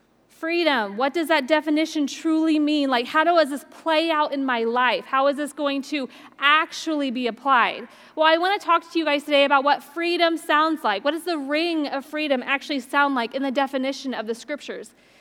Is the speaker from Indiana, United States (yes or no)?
yes; Indiana, United States; I remember I was raised in Indiana between four cornfields.